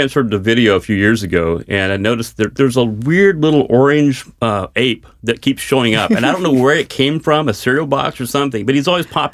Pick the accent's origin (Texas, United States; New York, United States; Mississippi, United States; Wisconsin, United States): Texas, United States; Dallas; So, you know, I'm from Dallas, and there it's all about tornadoes and hailstorms.